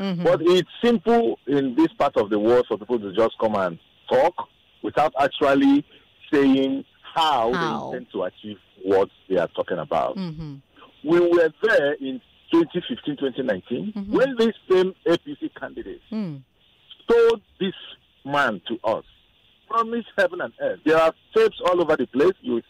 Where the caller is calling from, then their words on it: Lagos, Nigeria; I'm calling from Lagos.